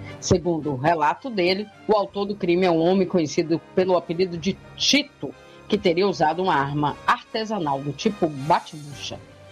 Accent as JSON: {"language": "Portuguese", "town": "Jequié", "region": "Bahia", "country": "Brazil", "tie": "born or raised there", "said": "que fala direto de Jiquié, minha terra natal e a terra do sol."}